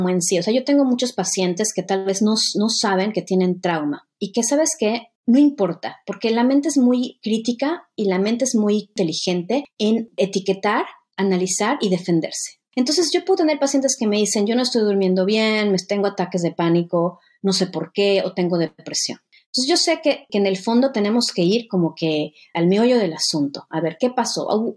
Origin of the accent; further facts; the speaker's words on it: Mexico; now in New Zealand; yo vivo en Nueva Zelanda hace 22 años, yo soy mexicana.